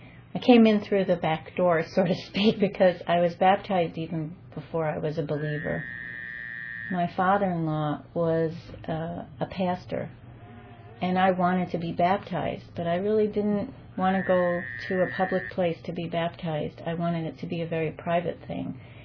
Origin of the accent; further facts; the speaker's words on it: New York, United States; I grew up in New York. Both my parents are Jewish. My father's family comes from Russia. My mother's from Vienna.